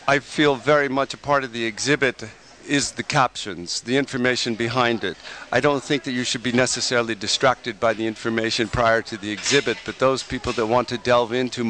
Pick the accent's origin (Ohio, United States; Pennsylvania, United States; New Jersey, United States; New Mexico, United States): New Mexico, United States; Santa Fe; I grew up in Santa Fe. What a place to grow up in. The light, the expanse, the cultural history.